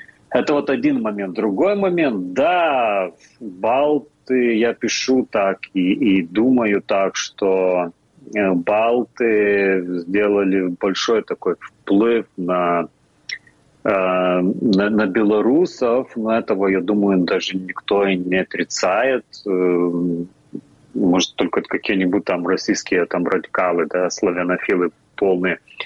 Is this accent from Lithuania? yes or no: yes; Lithuania; Russian is a second language; Но для меня, для литовцев, это вот никакого смысла не имеет.